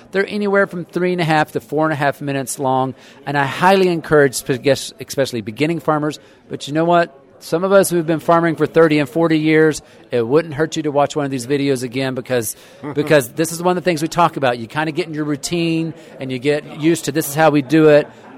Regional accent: Texas, United States; so please don't be upset with me because I'm from Texas.

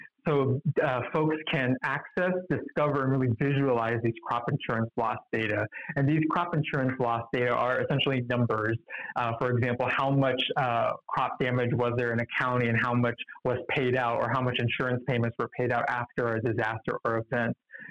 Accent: Seattle, Washington, United States; But I'm originally from the Seattle area in Washington State.

